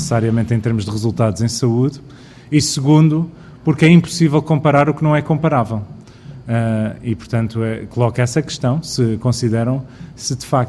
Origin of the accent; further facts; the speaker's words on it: Cascais, Lisbon, Portugal; nomeadamente em Cascais, de onde eu sou pessoalmente